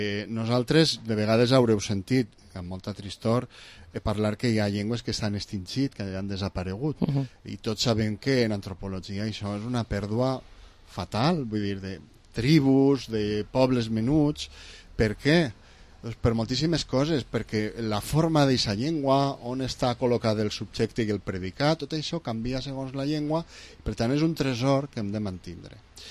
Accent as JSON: {"language": "Catalan", "region": "Valencian Community", "country": "Spain", "said": "fan bé al nostre patrimoni lingüístic com a valencians."}